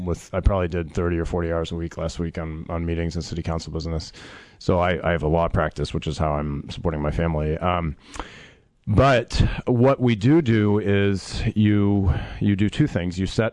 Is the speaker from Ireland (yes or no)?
no; Virginia, United States; Well, I grew up in Arlington County.